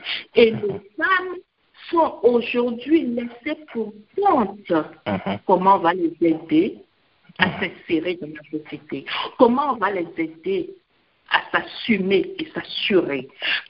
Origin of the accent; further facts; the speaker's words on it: Benin; Pas de Cotonou parce que je viens du Bénin, n'est-ce pas?